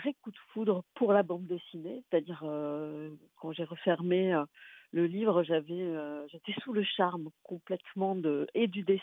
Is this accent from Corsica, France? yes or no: no; Montauban, Occitanie, France; also born or lived in Limoges; Absolument, je suis montalbanaise et j'ai grandi à Montauban. Je suis née à Limoges, mais je suis arrivée à 5 ans à Montauban et j'y suis restée jusqu'au bac. Donc j'ai mes parents toujours là-bas, donc je reviens régulièrement.